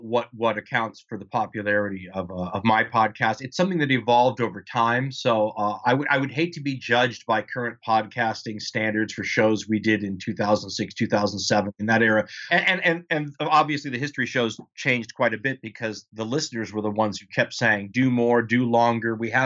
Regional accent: California, United States; I'm from Southern California, so they easily morphed into earthquake drills after a while.

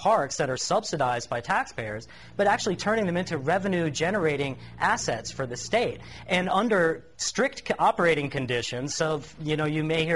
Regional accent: Arizona, United States; like for instance in my home state of Arizona, all of them are concessioned out.

